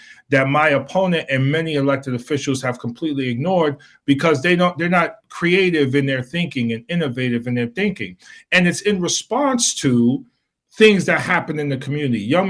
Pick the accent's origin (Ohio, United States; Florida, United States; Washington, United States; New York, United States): New York, United States; New York City; I lost 5 friends to gun violence and senseless violence before I was 21 years old, growing up in New York City during the crack cocaine era.